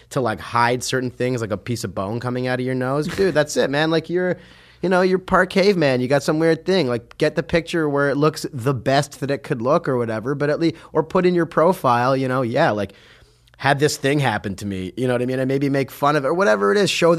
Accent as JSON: {"language": "English", "country": "Canada", "lives_now": "New York, United States", "said": "I'm like living in New York as an artist. I'm from Canada."}